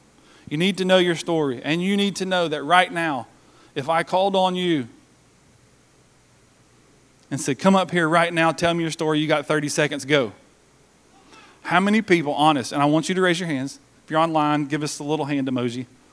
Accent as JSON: {"language": "English", "region": "Tennessee", "country": "United States", "tie": "born there", "said": "I was born in East Tennessee. My family's all from Macon."}